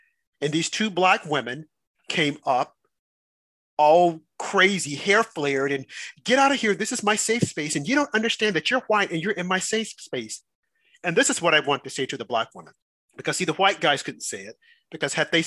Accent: United States; born there; I was born here in America, in the freest country.

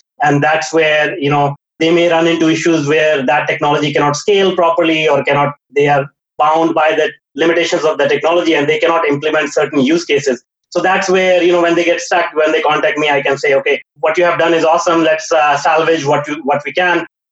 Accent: India; growing up in India in a small town, we're talking about like 20, 25 years ago, right?

